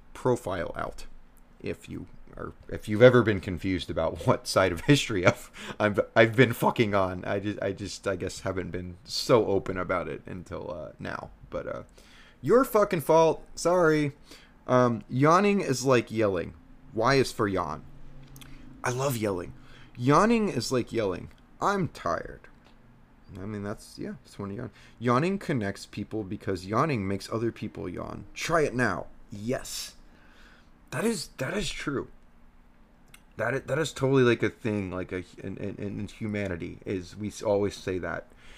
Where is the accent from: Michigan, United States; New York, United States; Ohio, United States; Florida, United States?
Ohio, United States; I'm from Southwest Ohio, sorry.